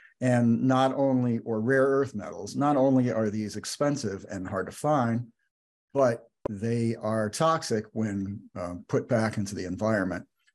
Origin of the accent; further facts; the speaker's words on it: United States; So I'm an American, and I wish I could say that the United States was, but unfortunately, we've let ourselves fall behind.